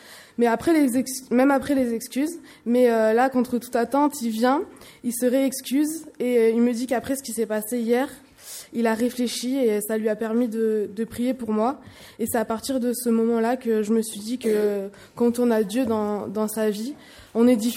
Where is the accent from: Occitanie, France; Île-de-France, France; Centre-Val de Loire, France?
Occitanie, France; Nîmes; born there; J'ai 18 ans, je suis née à Nîmes et j'étudie actuellement à la faculté de droit de Clermont-Ferrand